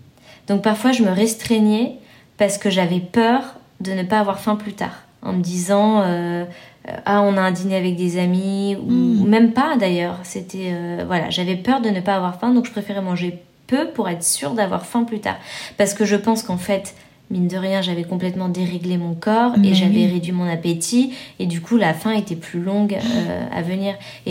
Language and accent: French; France; en tant que Français